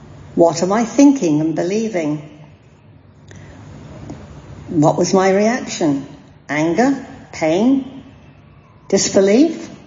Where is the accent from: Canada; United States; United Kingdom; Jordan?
United Kingdom; England; now in Australia; Now, you know I'm a Pom, and so my accent or way of talking comes out with much more direct and with a different pitch than the light tone of my Aussie friends.